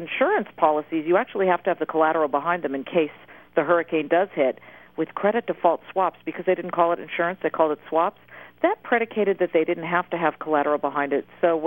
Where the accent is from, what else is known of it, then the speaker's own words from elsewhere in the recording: West Coast, United States; I'm from the West Coast. I went to Berkeley, and everybody has this vision of what Fox is or what Fox is.